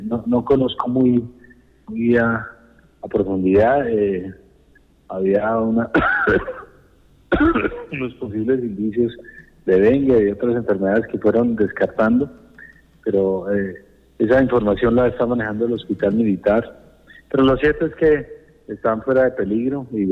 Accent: Colombia; nosotros también allá como la región del Guaviare, para mostrar lo mejor de nosotros, para mostrar que somos colombianos ejemplares

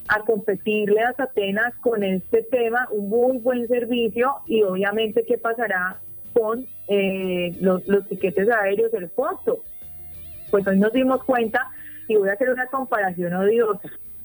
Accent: Guaviare, Colombia; cuando llegué al Guaviare, regresé a mi tierra en el 2004, de nuestro hermoso, creciente y pujante departamento del Guaviare.

